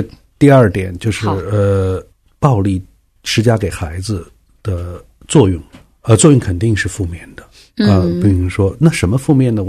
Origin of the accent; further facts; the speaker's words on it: China; 我经常我说我从大陆过来，我觉得这是一个罪性更大的一个广袤的一个地区啊。